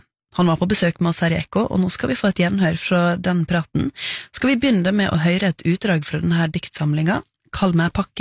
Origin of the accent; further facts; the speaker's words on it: Møre og Romsdal, Norway; Kanskje vi skal bygge I strandsoner I Finnmark eller på Sunnmøre der jeg kommer fra?